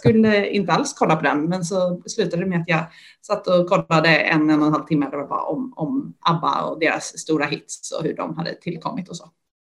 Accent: Sweden; Det gör att man blir lite stolt som svensk ändå.

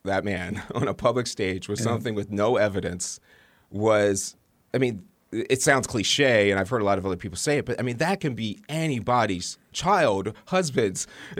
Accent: United States; And I'm totally agreeing with you that I'm American. That's what I am.

